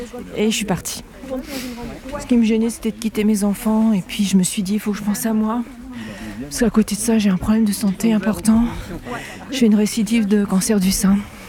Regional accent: Hauts-de-France, France; j'ai 58 ans. J'ai fait 950 km pour venir vous voir. Donc je suis du Nord, j'ai 3 enfants.

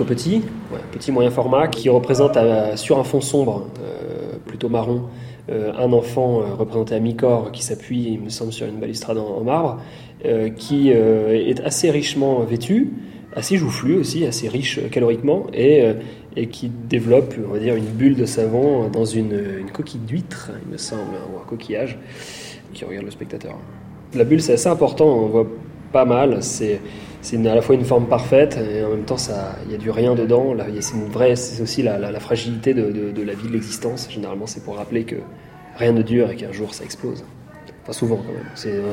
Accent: Normandy, France; now in Draguignan, France; Moi je ne suis pas du tout drassénois, on appelle comme ça les habitants de Draguignan. Je suis normand

